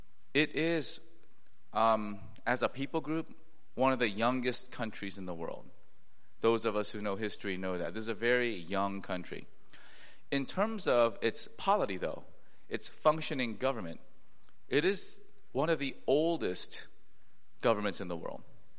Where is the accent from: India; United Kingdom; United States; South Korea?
South Korea; We have two polities in my home country of Korea.